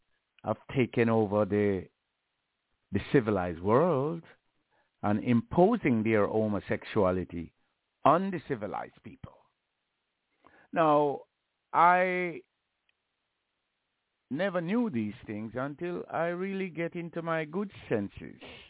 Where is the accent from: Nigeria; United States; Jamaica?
Jamaica; I was born and raised in Jamaica with only church gospel